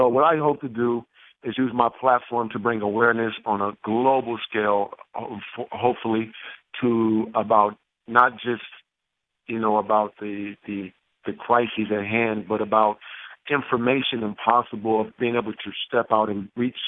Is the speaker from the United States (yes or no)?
no; Syria; one of the things that happened to me is that I grew up in Syria.